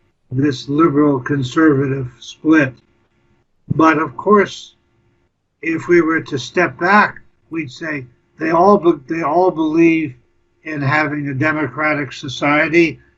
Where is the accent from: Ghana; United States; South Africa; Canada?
Canada; born there; So I'm a Canadian by birth